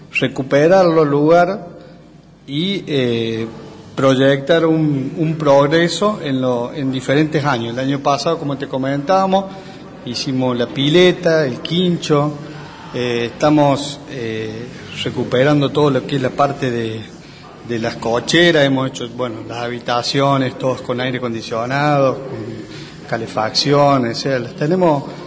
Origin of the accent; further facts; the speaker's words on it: Berrotarán, Córdoba, Argentina; nosotros somos de la zona, mi señora es de Embalse, yo soy de Berrotarán. Yo soy arquitecto